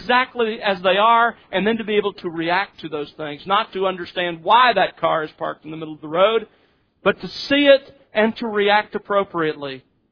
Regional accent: Mobile, Alabama, United States; I grew up in Mobile, Alabama, home of the world-famous Mobile International Airport.

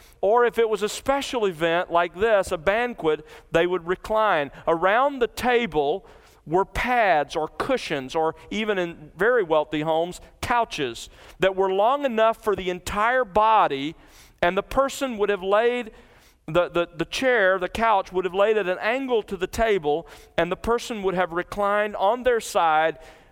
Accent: Mobile, Alabama, United States; Meals where I grew up in the South in Mobile, Alabama, were 2-3 hour events

